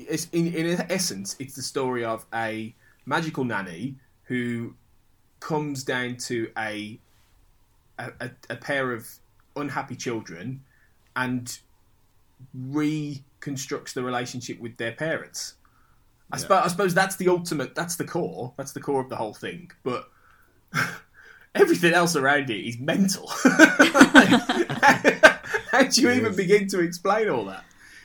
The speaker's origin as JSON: {"language": "English", "country": "United Kingdom", "tie": "born or raised there", "said": "Yeah, and obviously, you know, we're both British and, you know, when we were growing up in like the 80s and early 90s"}